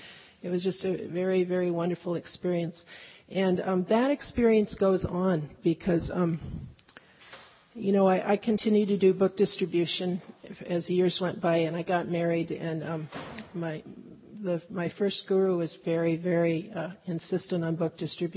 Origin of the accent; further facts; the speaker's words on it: Venice, California, United States; I grew up in Venice, so he was walking on Venice Beach, and I was going to the beach there.